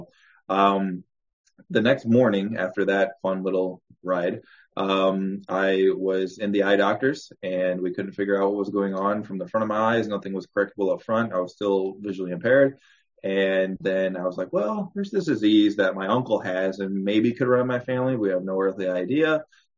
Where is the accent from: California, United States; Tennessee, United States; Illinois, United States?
Illinois, United States; now in South Carolina, United States; I currently live in South Carolina, but I'm originally from Illinois.